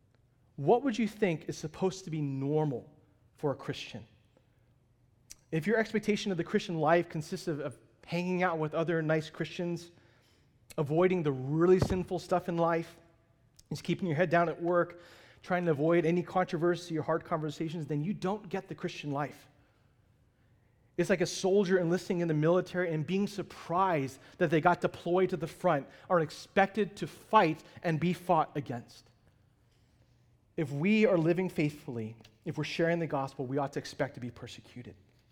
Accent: San Francisco, California, United States; So I'm from San Francisco, and by default, that means I root for San Francisco sporting teams, including the Giants.

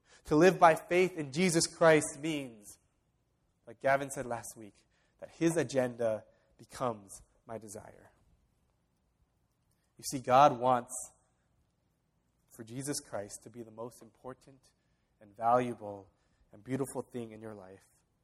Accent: California, United States; also born or lived in Torrance; I was born in California. I grew up in California. I went to college at UCLA. I moved to Torrance, and I got involved in this church.

